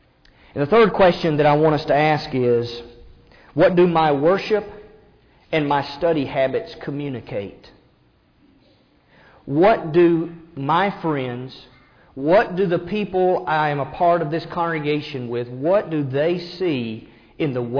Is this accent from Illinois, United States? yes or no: no; Kentucky, United States; also born or lived in Tennessee; I was born in Tennessee, but I grew up in Kentucky, and so I grew up as a University of Kentucky basketball fan.